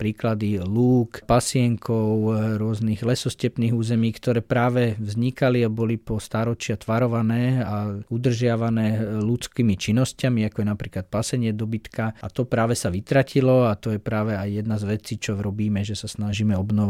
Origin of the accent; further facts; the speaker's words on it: Bratislava, Bratislava Region, Slovakia; ja som práve rodený Bratislavčan